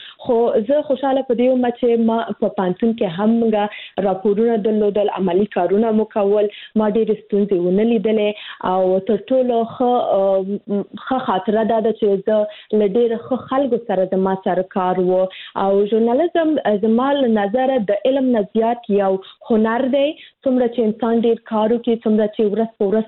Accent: Kabul, Afghanistan; زه خو د کابل کې زیږیدلې یم، د کابل ولایت څخه یم

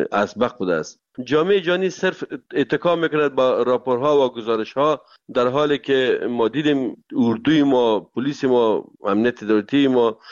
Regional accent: Afghanistan; ما افغان هستیم، ما مسلمان هستیم،

